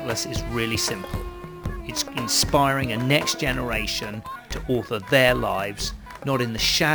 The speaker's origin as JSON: {"language": "English", "country": "United Kingdom", "said": "I'm a British artist and I create human atlases."}